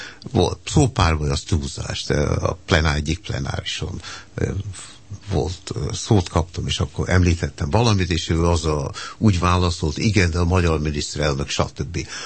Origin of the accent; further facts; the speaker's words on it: Hungary; Hát azt hiszem azért, mert magyarok vagyunk, nem?